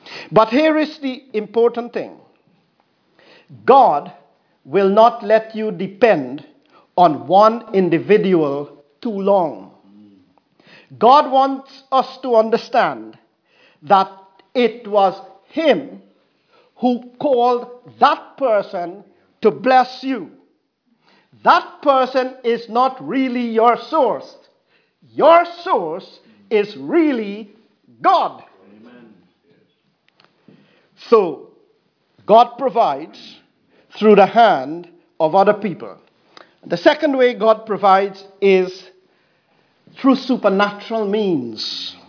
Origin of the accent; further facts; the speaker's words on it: United Kingdom; Our egos hate that. You know why? Partly because we are British.